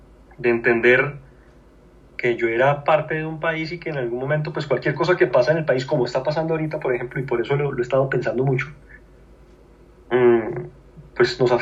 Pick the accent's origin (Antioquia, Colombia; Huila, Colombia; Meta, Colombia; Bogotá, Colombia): Bogotá, Colombia; Yo soy bogotano. Bogotano muy rolo, pero tengo una familia muy mezclada. Los orígenes de mi familia son de Bucaramanga, toda mi familia paterna, y mi familia materna son pues por el lado de la costa